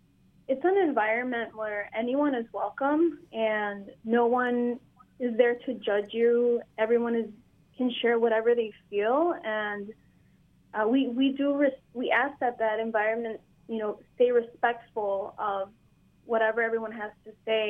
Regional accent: United States; we are from the South Side, and these issues are a reality where we live

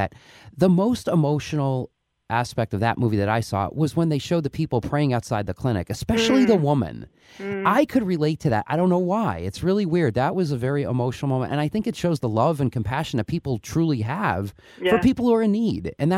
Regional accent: New York, United States; born there; I was born in New York

